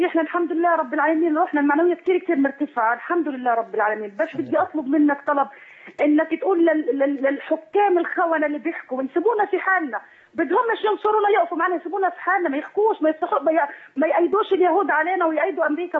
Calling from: Gaza, Gaza Strip, Palestine; معلش أنا بحكي من غزة

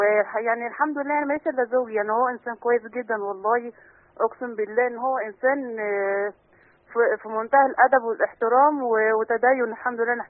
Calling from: Alexandria, Alexandria Governorate, Egypt; من الإسكندرية يا شيخ.

